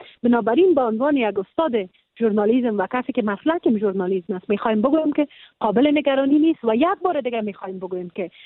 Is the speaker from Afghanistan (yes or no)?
yes; Afghanistan; به عنوان یک افغان